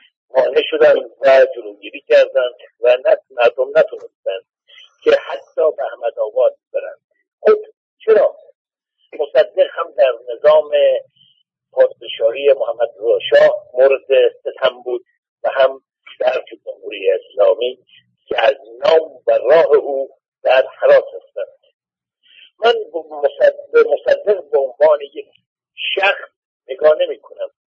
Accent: Iran; به عنوان یک ایرانی که به آزادی و ایران علاقمند هستم

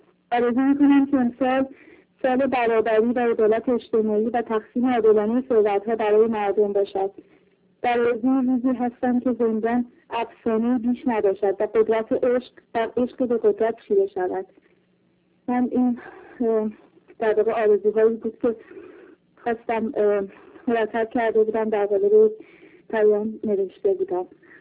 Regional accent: Iran; من به عنوان یک ایرانی، به عنوان کسی که قرنها قرن پیش در کشورش اولین منشور حقوق بشر نوشته شده

